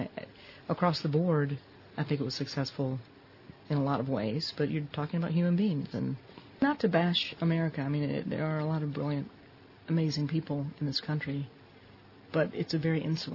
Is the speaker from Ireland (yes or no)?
no; Southeast, United States; I mean, I grew up in the Southeast and went to a grammar school that had just recently been integrated